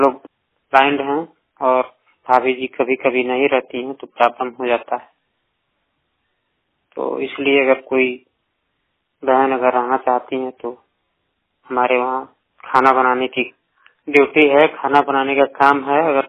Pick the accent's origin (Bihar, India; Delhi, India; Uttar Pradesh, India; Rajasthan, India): Uttar Pradesh, India; Gorakhpur; दोस्तों, हम गोरखपुर डिस्ट्रिक्ट के रहने वाले हैं।